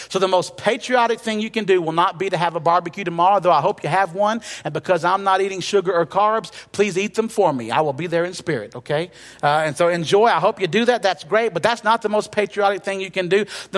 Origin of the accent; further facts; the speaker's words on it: Huntsville, Alabama, United States; also born or lived in Douglasville; now in Albertville, United States; Lily and I grew up in Huntsville. We lived in Douglasville, Georgia.